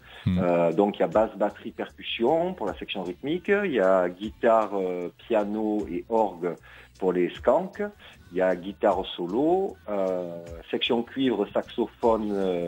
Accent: Marseille, Provence-Alpes-Côte d'Azur, France; moi je suis à l'origine, moi je suis de Marseille, dans le 13e de Marseille

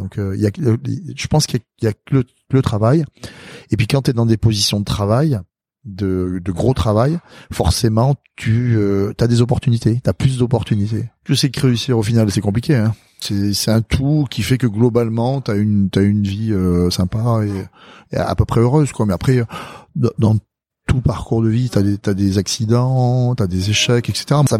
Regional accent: Madagascar; born there; Alors moi, je suis né à Madagascar. Parce que mon papa et ma maman, ils vivaient à Madagascar.

